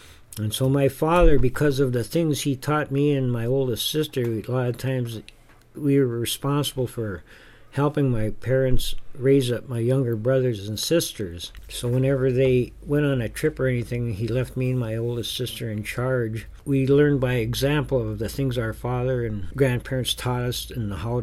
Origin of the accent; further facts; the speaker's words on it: Minnesota, United States; So a lot of the things that were going on around me when I grew up in the Iron Range, it had an impact on me.